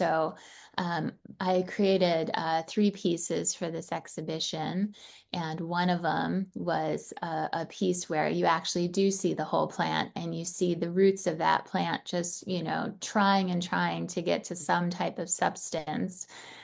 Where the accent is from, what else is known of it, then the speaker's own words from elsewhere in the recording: California, United States; now in Utah, United States; So, you know, I came from California and moved to Utah where I started doing this body of work. So coming from a very liberal, open state to going to a much more quiet, conservative state, right?